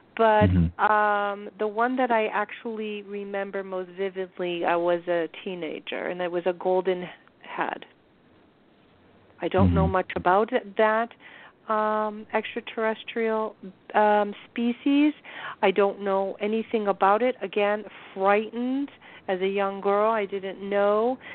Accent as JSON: {"language": "English", "region": "Florida", "country": "United States", "tie": "born or raised there", "said": "I grew up down here in Florida my whole life, not too far from the Bermuda Triangle."}